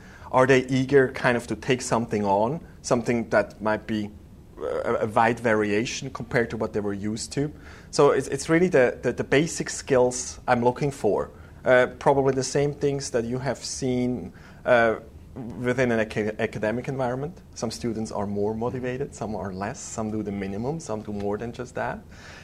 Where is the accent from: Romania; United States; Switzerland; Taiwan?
Switzerland; Zurich; English is a second language; You might hear the accent, so I'm originally from Switzerland, Zurich.